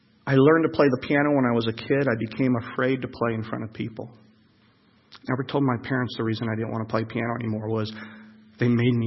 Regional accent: Illinois, United States; I'm from Illinois.

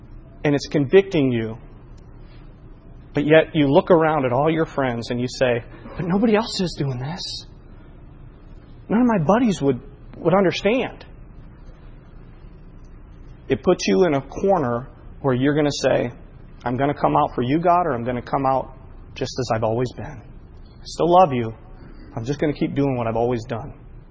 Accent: Kankakee, Illinois, United States; As a teenager growing up in Kankakee, I cut people's lawns on Saturdays.

